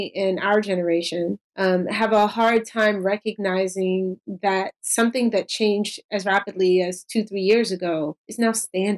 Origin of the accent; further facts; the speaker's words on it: Queens, New York, United States; I'm sorry. I come from Queens. It's always going to be DeRay.